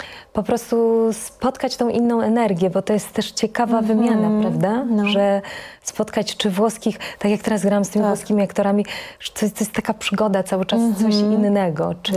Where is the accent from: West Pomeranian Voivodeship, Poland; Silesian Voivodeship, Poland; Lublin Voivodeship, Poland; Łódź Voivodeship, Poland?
Silesian Voivodeship, Poland; Żywiec; od czasu, jak urodziłam się w Żywcu, w bloku, z widokiem na góry i byłam dziewczynką